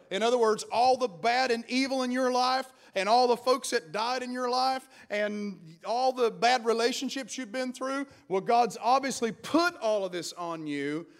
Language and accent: English; Appalachia, United States; I'm from the Appalachian Mountains, so you can run, dance, and shout and do whatever you want to do.